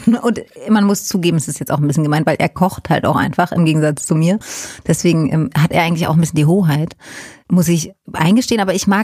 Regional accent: Berlin, Germany; Ich bin ja aus dem Osten und da gab es die Markthalle am Alexanderplatz.

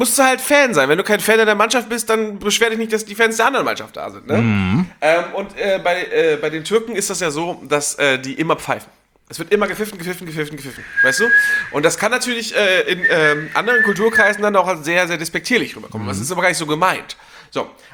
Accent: Northern Germany, Germany; Ich komm aus dem Norden

